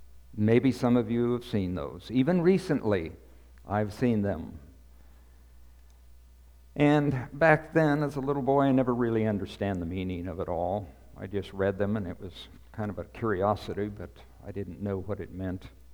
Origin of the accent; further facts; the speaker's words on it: Oregon, United States; When I was young, a young boy, I grew up in the Willamette Valley up there. I'm a native Oregonian.